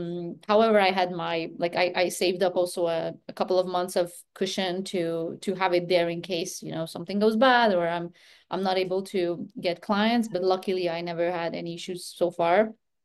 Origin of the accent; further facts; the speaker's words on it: Transylvania, Romania; So I'm originally from Transylvania. My whole family is from there. I grew up in a small town where, well, almost everyone knew everyone, and there was a lot of family gatherings, and we celebrated birthdays, name days.